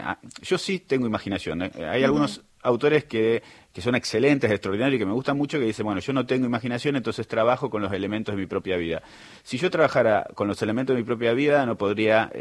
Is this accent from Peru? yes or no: no; Buenos Aires, Argentina; born there; el barrio donde yo nací, Pompeya